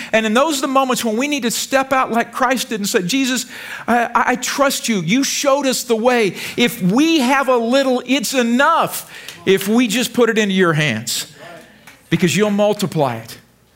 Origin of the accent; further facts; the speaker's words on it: United States; And I have great faith in the American people. I'm an American.